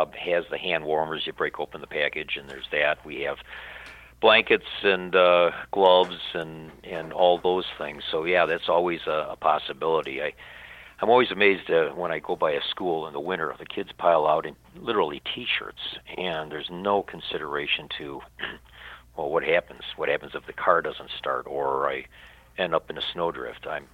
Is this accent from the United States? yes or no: yes; Chicago, Illinois, United States; now in Wisconsin, United States; And we're transplants from Chicago, so it's a few degrees a little cooler here in the winter. But yeah, I'm a upper Midwest guy.